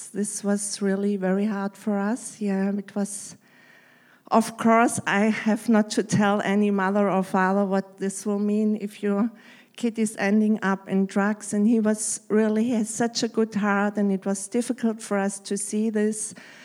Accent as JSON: {"language": "English", "country": "Germany", "also_born_or_lived": "Switzerland", "second_language": "English", "said": "I'm from Germany, so my English is not the best."}